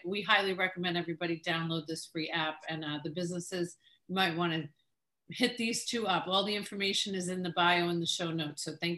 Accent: New York, United States; Yes, I understand that. I am from New York, so.

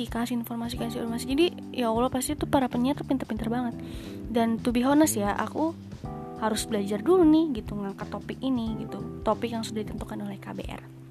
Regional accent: Jakarta, Indonesia; born there; now in Bogor, Indonesia; Umurku 20 tahun. Aku seorang perempuan, lahir di Jakarta. Dan saat ini domisilinya tinggalnya itu di daerah Bogor.

